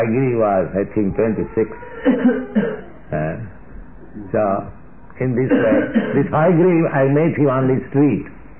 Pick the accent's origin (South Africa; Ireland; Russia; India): India; English is a second language; now in United States; So I told, yes, I'm coming from India.